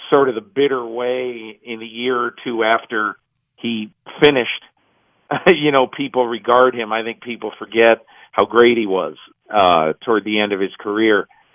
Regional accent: Enfield, Connecticut, United States; Ron Johnson came to my town, Enfield, Connecticut, and made an appearance at a mall near my house.

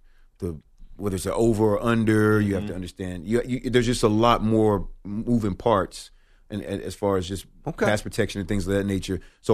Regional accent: Virginia, United States; I can't. I'm from Virginia.

